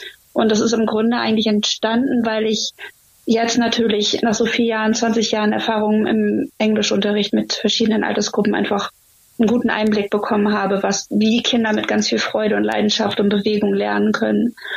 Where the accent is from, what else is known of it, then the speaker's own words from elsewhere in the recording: Stockelsdorf, Schleswig-Holstein, Germany; ich komme aus Stockelsdorf. Dort wohne ich schon seit 20 Jahren